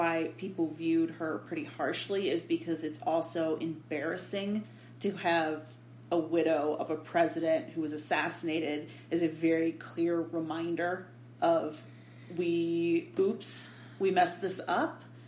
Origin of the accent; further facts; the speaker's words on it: Michigan, United States; So I'm from Michigan, so Henry Ford bought the chair.